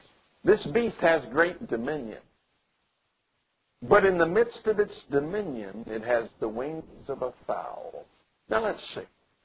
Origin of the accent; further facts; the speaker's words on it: Pueblo, Colorado, United States; I'll never forget that incident because that ship was named after my hometown, the Pueblo.